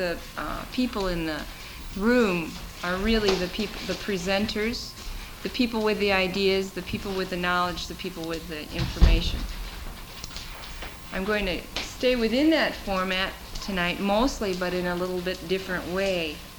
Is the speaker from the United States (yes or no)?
yes; Wisconsin, United States; also born or lived in Minnesota; now in Holden Village, United States; My background is Midwestern. I grew up in Wisconsin and lived in Minnesota for about 5 years.